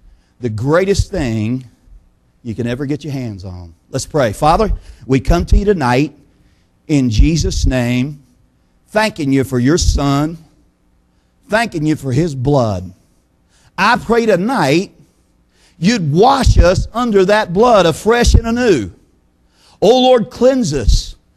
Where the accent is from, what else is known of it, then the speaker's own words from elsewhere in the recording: Texas, United States; we were raised up in Texas and we'd absolutely, I don't know about you, but there ain't a lot of rain that goes around in this state.